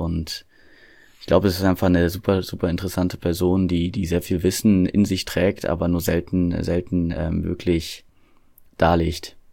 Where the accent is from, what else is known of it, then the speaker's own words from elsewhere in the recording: North Rhine-Westphalia, Germany; ich komme aus dem Westmünsterland.